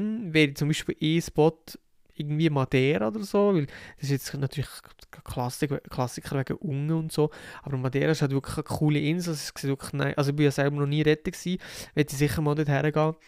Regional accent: Switzerland; so Sachen wie Obdachlosigkeit, was bei uns in der Schweiz gefühlt nicht existent ist.

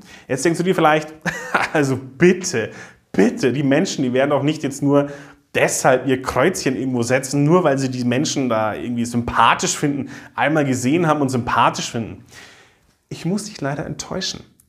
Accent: Pfaffenhofen an der Ilm, Bavaria, Germany; In meiner Heimatstadt Pfaffenhofen an der Ilm stand bei einer Partei dieser Satz

